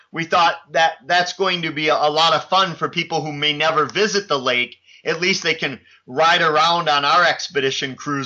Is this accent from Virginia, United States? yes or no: no; Wisconsin, United States; Of course, I'm from the North Woods of Wisconsin